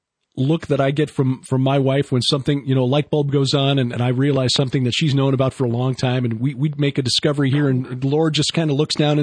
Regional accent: Chicago, Illinois, United States; moved to Chicago, which is why I'm from Chicago and not from Wells County, North Dakota.

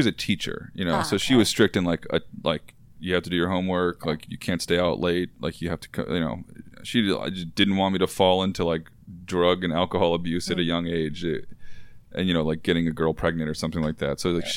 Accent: Waldorf, Maryland, United States; also born or lived in Silver Spring; now in Baltimore, United States; I'm from Waldorf, and then I moved to Silver Spring after my parents got divorced. Okay. And then I went to UMBC, and I've been in Baltimore

